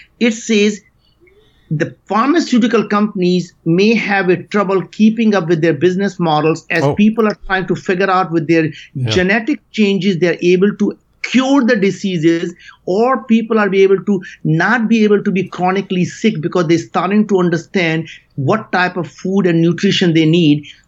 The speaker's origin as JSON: {"language": "English", "country": "India", "tie": "born or raised there", "moved": "yes", "said": "I came to this country with absolutely nothing. I grew up in India."}